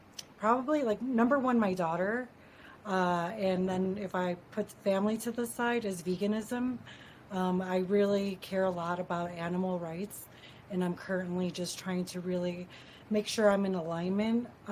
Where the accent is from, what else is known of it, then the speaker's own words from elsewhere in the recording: Chicago, Illinois, United States; Originally, I'm born and raised in Chicago, city proper.